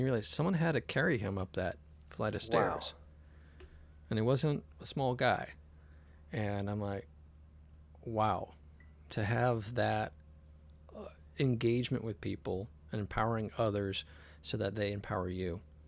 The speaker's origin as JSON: {"language": "English", "town": "San Jose", "region": "California", "country": "United States", "tie": "born or raised there", "said": "I grew up in San Jose, and then in 98, I finally listened to all my professor's advice, get out of San Jose."}